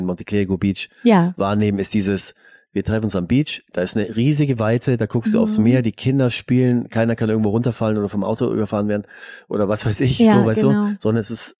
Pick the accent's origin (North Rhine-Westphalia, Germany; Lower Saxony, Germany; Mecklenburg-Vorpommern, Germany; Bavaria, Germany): Bavaria, Germany; ich bin in Bayern aufgewachsen, ja, du bewegst dich ein paar Meter in irgendeine Richtung und es ist spektakulär, Seen und Berge und so.